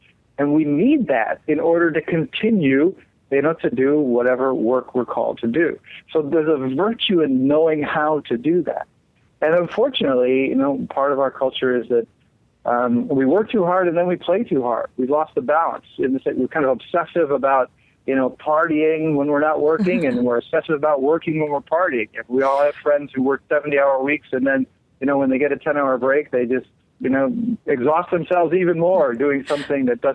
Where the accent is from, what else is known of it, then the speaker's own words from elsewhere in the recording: Ohio, United States; I'm from Northern Ohio, so we have the same thing, the distinct seasons.